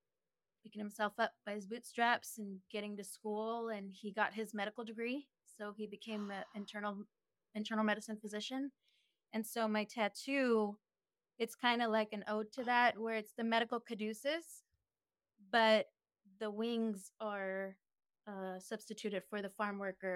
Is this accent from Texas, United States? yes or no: yes; Del Rio, Texas, United States; I'm from Del Rio, Texas.